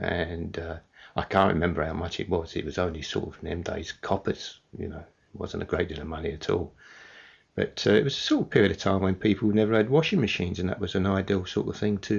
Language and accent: English; London, United Kingdom; I come from London. I was born in the West End. I don't remember much about that because we moved on to all on to King's Cross, and then we moved to Tufnell Park, where I've spent most